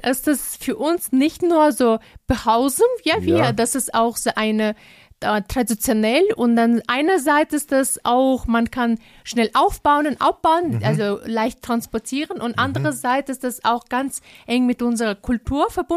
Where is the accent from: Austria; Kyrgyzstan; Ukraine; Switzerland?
Kyrgyzstan; Süden, aus Südkirgisistan, aus Pamirbergen, Gebirgen, ja.